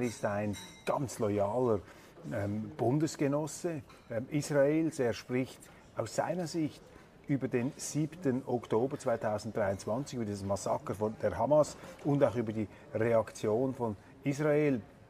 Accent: Zagreb, City of Zagreb, Croatia; Ich komme aus Zagreb

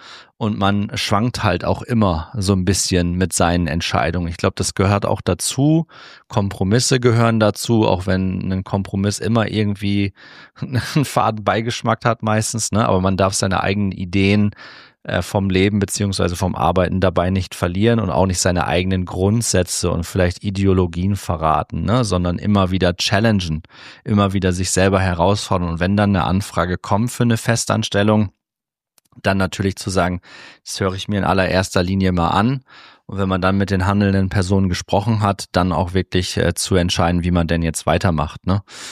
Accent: Cloppenburg, Lower Saxony, Germany; mit der Stadt Kloppenburg, also mit meiner Heimatstadt

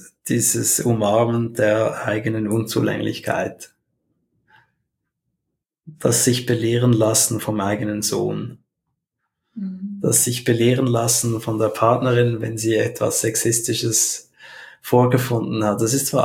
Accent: Switzerland; Wir machen das ja auch als Schweizer.

